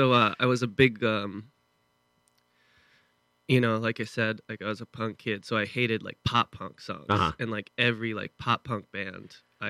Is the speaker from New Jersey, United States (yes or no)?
yes; New Jersey, United States; Yeah, I'm from Jersey, and I have a car, but I leave it at, it's a really old, shitty car, and I leave it at my parents' house in Jersey